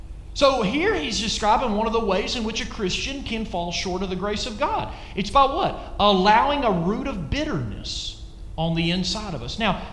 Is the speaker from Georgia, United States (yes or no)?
yes; Athens, Georgia, United States; my parents still live in the same house I was born in Athens, Georgia.